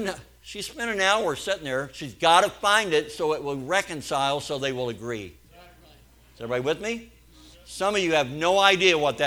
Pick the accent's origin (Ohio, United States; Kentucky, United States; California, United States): Kentucky, United States; also born or lived in Missouri / Oklahoma; I'm in Missouri. I was born here. I grew up in Kentucky. I've been in Oklahoma a long time.